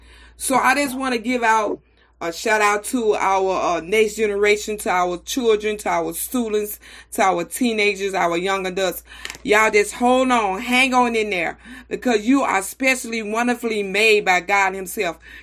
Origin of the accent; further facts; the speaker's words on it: Mississippi, United States; now in New Orleans, United States; I was raised in Mississippi, but I came down here.